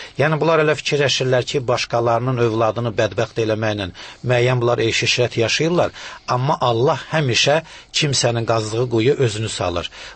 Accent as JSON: {"language": "Azerbaijani", "region": "Shirvan", "country": "Azerbaijan", "tie": "born or raised there", "also_born_or_lived": "Shamakhi", "said": "Uşaqlığım daha çox Şirvanda. Mən, yəni biz 37-ci ildə sürgün olunmuşuq. Əslən, Şamaxlıyam mən. Amma bizi sürgün eləyiblər Arana"}